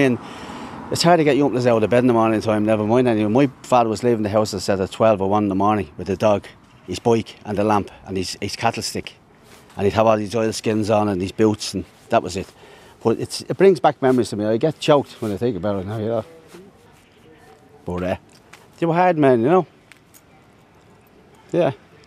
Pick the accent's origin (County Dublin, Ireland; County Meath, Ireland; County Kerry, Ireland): County Dublin, Ireland; Finglas; I'm from Finglas.